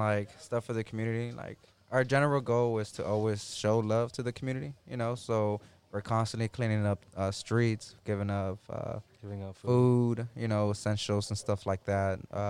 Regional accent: South Central, California, United States; there's more good stuff than bad stuff when growing up in South Central, you know?

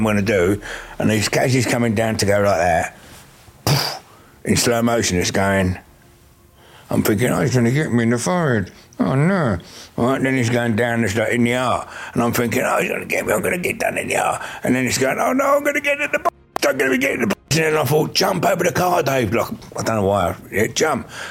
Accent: London, United Kingdom; I come from South London.

